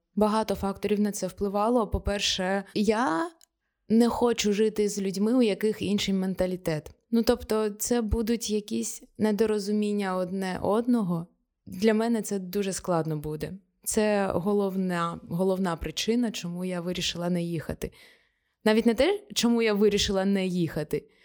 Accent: Donetsk Oblast, Ukraine; Всі просто думають, що якщо я з Донецької області, то я вже звикла.

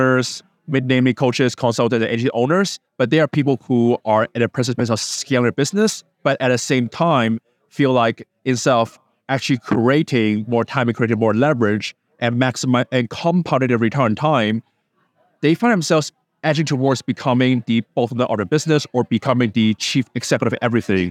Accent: Hong Kong; English is a second language; moved away; also born or lived in United Kingdom; Well, I'm from Hong Kong. I got my English from living in the UK for 8 years.

